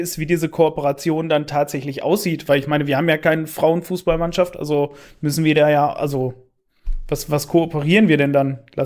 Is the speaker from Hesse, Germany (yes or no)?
no; Delbrück, North Rhine-Westphalia, Germany; ich freue mich auf jeden Fall für meine alte Heimatstadt Delbrück